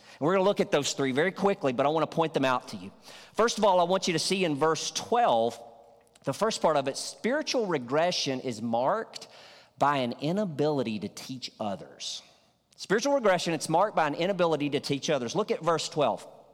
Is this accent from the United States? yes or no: yes; Arkansas, United States; In my hometown where I grew up in Northeast Arkansas, I knew a man.